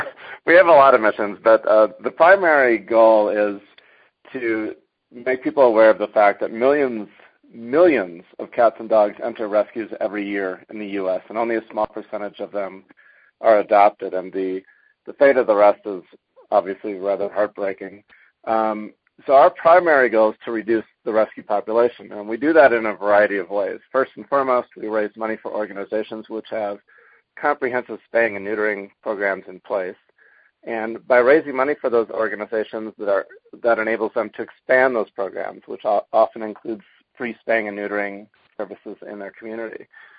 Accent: San Diego, California, United States; I'm from San Diego.

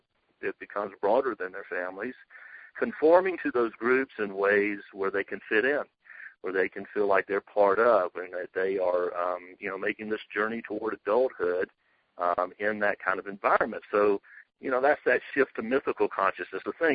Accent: Atlanta, Georgia, United States; Yeah, you know, I grew up in Atlanta where there's a Baptist church on every corner, so it was kind of inevitable.

